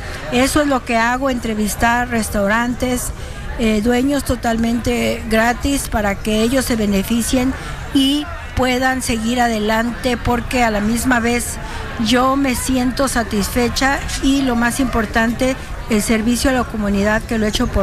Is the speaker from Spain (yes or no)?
no; Mexico City, Mexico; De la Ciudad de México, del Distrito Federal. Para la gente, si alguno de ustedes es del Distrito Federal, soy de la colonia Tlalpan.